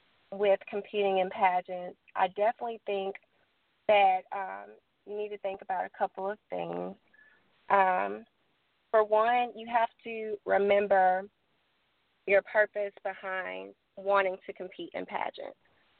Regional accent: Murfreesboro, Tennessee, United States; I'm 23 years old. I am from Murfreesboro, Tennessee, right outside of Nashville.

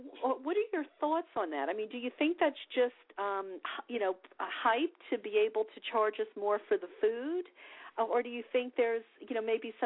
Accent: the South, United States; now in California, United States; I should preface this all by saying that it's been very difficult because I grew up in the South. We did not have a good relationship with vegetables there.

